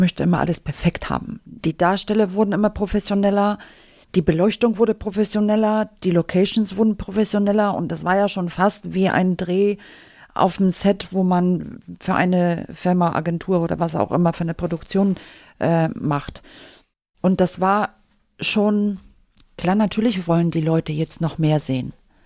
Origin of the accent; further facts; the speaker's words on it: Northern Germany, Germany; Also ich bin ja aus dem Norden